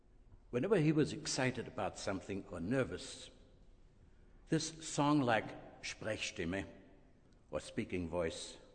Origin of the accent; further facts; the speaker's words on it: Lower Austria, Austria; The house I was born in was on Bernhardgasse, where my grandfather … lived. That's today the Schoenberg Museum. When I was still an infant, my parents moved with me to a nearby apartment. My brother Hermann was born there 2 years later, and there we grew up.